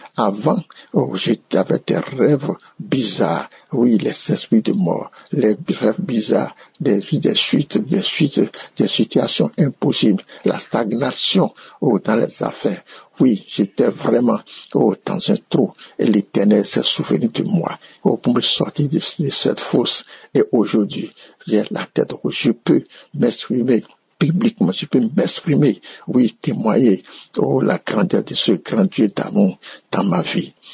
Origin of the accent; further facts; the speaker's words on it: Benin; Je suis un Béninois vivant à Cotonou.